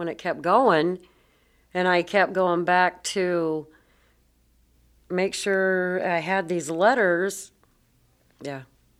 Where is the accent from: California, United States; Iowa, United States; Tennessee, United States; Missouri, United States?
Iowa, United States; Cedar Rapids; and I'm from Cedar Rapids.